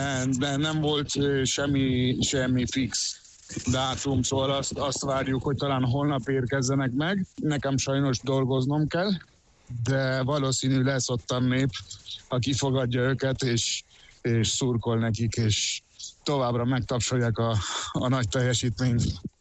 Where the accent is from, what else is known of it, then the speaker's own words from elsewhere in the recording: Argentina; Én Argentinában születtem, szóval én argentin vagyok, és 42 éves vagyok, és mindig ítéltem Argentinában.